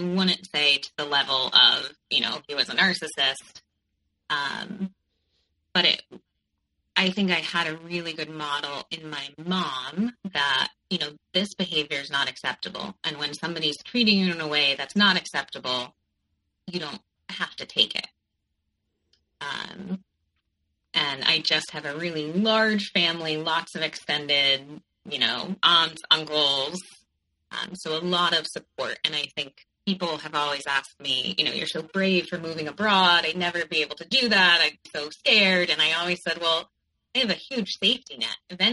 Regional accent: Connecticut, United States; I grew up in Connecticut, and I went to New York for college

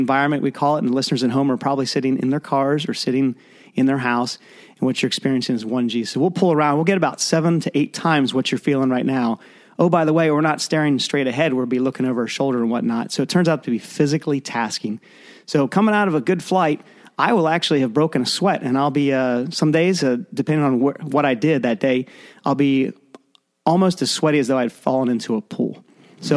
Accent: Lancaster, Pennsylvania, United States; I grew up in Lancaster, Pennsylvania, went to school at the Naval Academy, spent 4 years there, got an aerospace engineering degree, headed off to flight school, which was down in Florida

